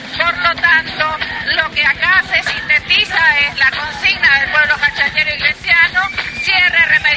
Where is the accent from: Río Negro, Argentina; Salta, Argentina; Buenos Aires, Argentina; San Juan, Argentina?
San Juan, Argentina; y que nos da esperanza a nosotros como cachayeros, como sanjuaninos, argentinos